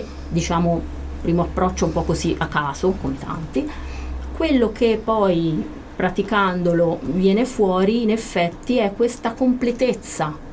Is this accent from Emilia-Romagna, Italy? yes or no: no; Perugia, Umbria, Italy; io invece sono di Perugia